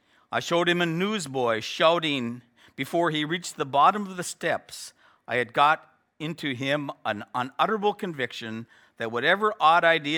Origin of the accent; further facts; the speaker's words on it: United States; Now, I'm from the United States, and in northern Minnesota and in New England